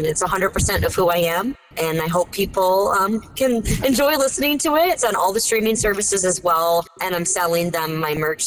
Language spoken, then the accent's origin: English; Milford, Michigan, United States; Yeah, so I'm from a small town of Milford, Michigan. It's a really beautiful, quaint town.